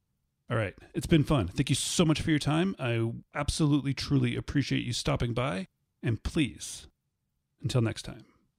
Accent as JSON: {"language": "English", "country": "Canada", "accent": "Canadian", "said": "And it makes maybe my Canadian accent not sound so drastic when there's 2 of us."}